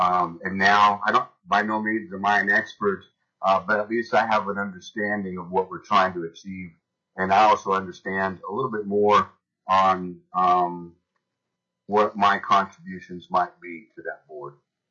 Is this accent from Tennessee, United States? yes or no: no; Juneau, Alaska, United States; I'm born and raised in Juneau. I'm 55 years old.